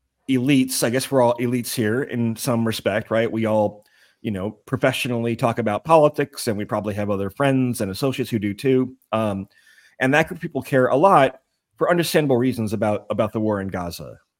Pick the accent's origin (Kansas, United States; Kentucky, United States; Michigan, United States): Michigan, United States; East Lansing; I'm from Michigan. Grew up in East Lansing, Michigan, Michigan State University.